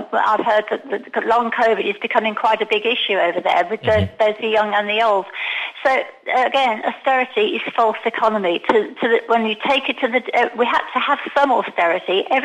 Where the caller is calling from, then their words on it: Alicante, Valencian Community, Spain; Hello, Giles. Yeah